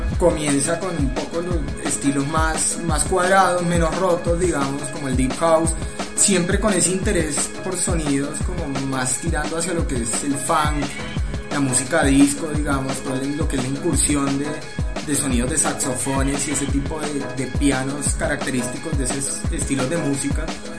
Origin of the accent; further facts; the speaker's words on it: Cali, Valle del Cauca, Colombia; also born or lived in Argentina; Creciendo en Cali, obviamente crecí con todo lo que era la salsa, el merengue y todo lo que se bailaba en esa época por allá.